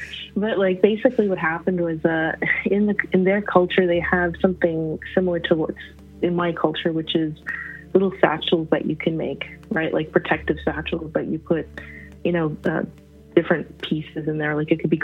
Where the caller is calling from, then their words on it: Montreal, Quebec, Canada; from Montreal, Quebec.